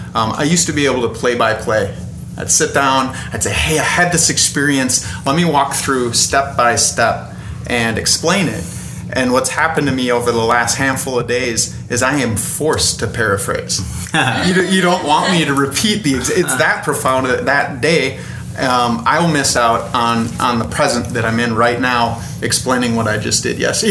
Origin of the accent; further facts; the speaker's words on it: Madison, Wisconsin, United States; I'm coming from Madison, Wisconsin.